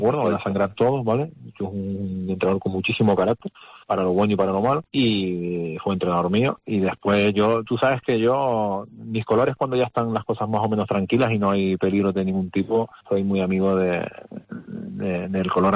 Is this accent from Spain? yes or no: yes; Canary Islands, Spain; soy canario y para mí son dos equipos de la tierra.